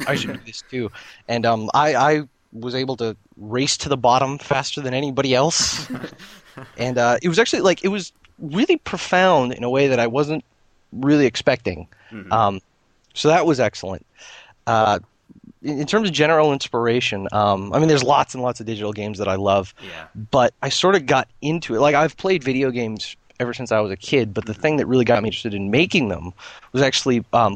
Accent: United States; There was a debacle with immigration because I'm originally American and work permits and all this other stuff.

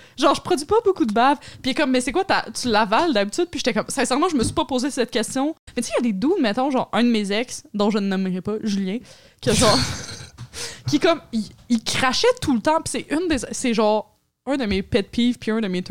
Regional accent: Montreal, Quebec, Canada; végétarienne chez nous à Montréal

